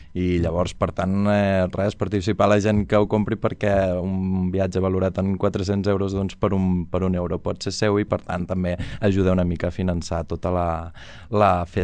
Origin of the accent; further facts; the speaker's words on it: Catalonia, Spain; ja no només com a catalans